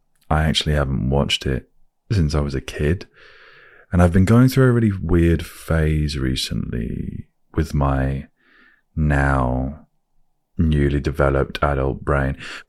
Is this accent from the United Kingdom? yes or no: yes; United Kingdom; Because I'm British.